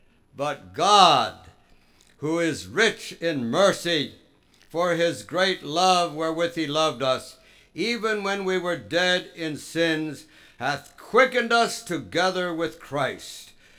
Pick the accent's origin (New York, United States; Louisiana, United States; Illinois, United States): New York, United States; New York City; born there; And you remember that I was born in New York City of people in the theater, theatrical people.